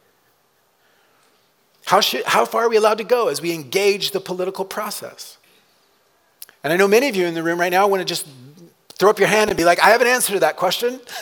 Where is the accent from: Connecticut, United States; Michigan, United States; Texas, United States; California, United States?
Texas, United States; also born or lived in Oklahoma / South America; I mentioned last week that I grew up in Texas and Oklahoma. My parents were missionaries. We spent some years in South America.